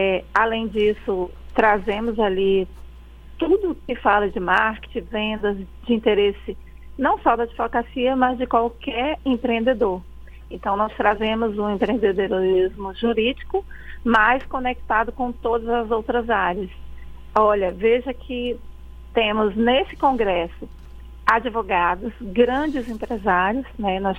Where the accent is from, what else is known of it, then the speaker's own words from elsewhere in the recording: Acre, Brazil; now in Brasília, Brazil; Eu sou do Acre, mas também estou morando em Brasília